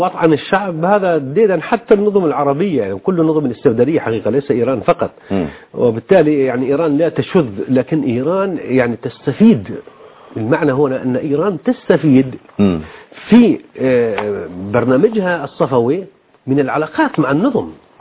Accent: Palestine; أنا فلسطيني.

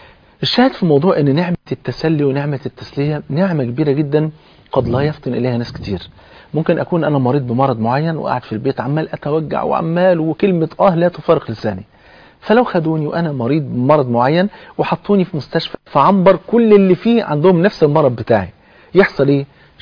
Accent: Egypt; زي ما أنا كده كمصري مثلا بلغة مصر

